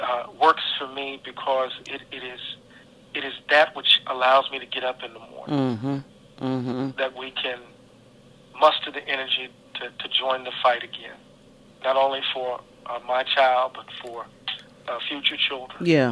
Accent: Mississippi, United States; I'm from the Gulf Coast of Mississippi. And, you know, I grew up with hurricanes.

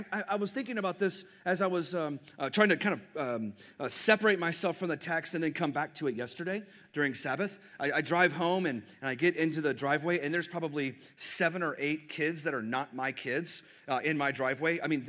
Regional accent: Texas, United States; I mean, as a Texan, we even remember things where we completely got destroyed, like the Alamo.

